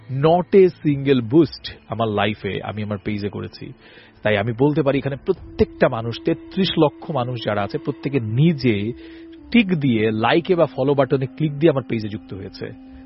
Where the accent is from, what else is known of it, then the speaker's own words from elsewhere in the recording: Dhaka, Dhaka Division, Bangladesh; আমার বাড়ি মোহাম্মদপুরে, আমার ঢাকার মোহাম্মদপুরে, আমি এখানকার স্থানীয়।